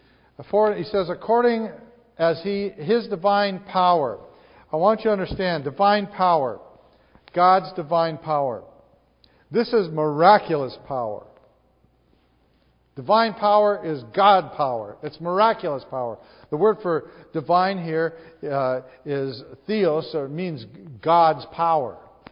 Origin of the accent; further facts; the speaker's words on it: North Dakota, United States; I grew up in North Dakota. When I grew up in North Dakota, pretty much everybody went to church in my little hometown.